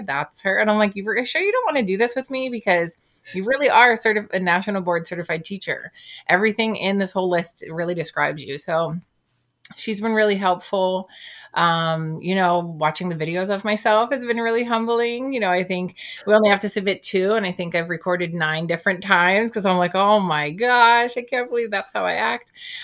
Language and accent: English; Philadelphia, Pennsylvania, United States; I grew up in Philadelphia.